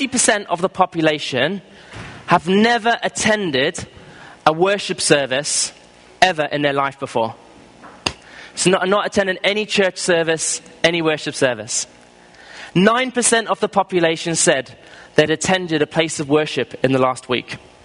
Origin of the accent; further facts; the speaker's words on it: South Africa; I grew up in South Africa as a well-known evangelist.